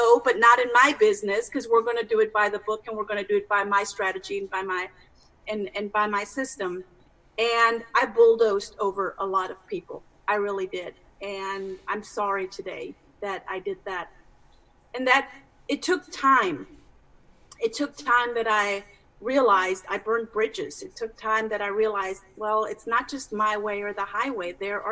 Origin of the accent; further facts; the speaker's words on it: Germany; moved away as an adult; now in United States; When I came from Germany to the States to start a Montessori school